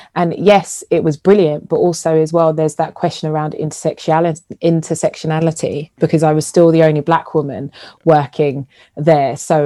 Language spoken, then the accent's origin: English; London, United Kingdom; I'm from South London and I'm Jamaican